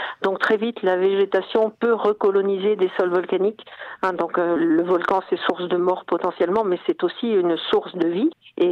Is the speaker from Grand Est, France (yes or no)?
no; Auvergne-Rhône-Alpes, France; je ne suis pas tout à fait originaire de Saint-Cirgue de Malbert, mais je suis du Cantal, effectivement. Oui. Et c'est effectivement dans le Cantal qu'est née ma passion pour les volcans, lorsque j'étais collégienne, en fait.